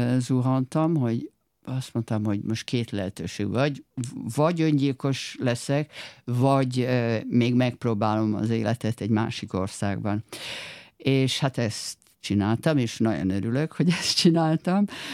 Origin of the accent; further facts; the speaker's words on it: Hungary; amikor azt mondtam, hogy magyar vagyok